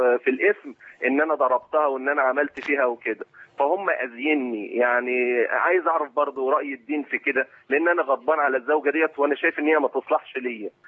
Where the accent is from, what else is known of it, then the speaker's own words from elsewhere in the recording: Mansoura, Dakahlia, Egypt; أنا من المنصورة من حتة اسمها لونجيل